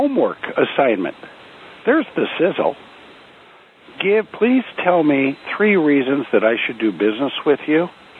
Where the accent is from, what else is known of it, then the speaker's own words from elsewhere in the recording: California, United States; now in Nevada, United States; I'm from California. Well, I'm from Nevada now.